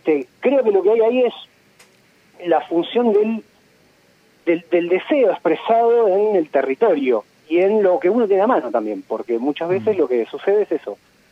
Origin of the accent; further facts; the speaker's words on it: Buenos Aires Province, Argentina; yo soy del barrio de Los Grises y está todo mal